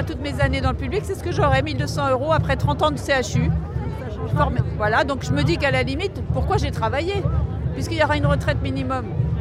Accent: Nantes, Pays de la Loire, France; Je suis de Nantes.

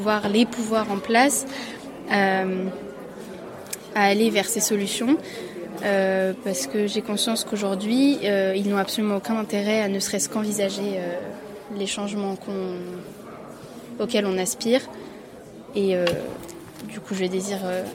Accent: Paris, Île-de-France, France; j'ai 18 ans, je viens de Paris.

